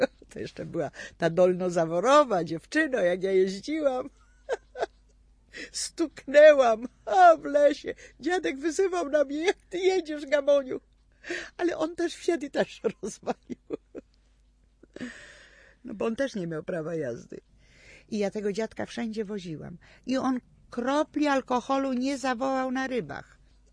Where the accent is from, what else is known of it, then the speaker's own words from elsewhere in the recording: Częstochowa, Silesian Voivodeship, Poland; A ponieważ jestem z Częstochowy, czym mogłam handlować?